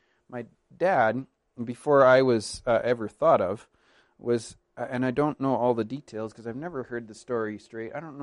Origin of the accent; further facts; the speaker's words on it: British Columbia, Canada; And I grew up on the Vancouver Island. The only exciting thing we ever have is earthquakes, and you can't prepare for those.